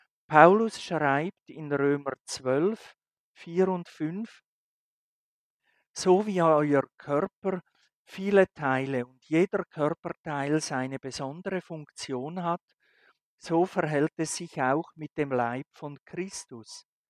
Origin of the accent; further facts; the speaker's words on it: Switzerland; now in Austria; Ich meine, ich als Schweizer, ich bin natürlich auch ein Vertreter der Schweiz hier in Österreich.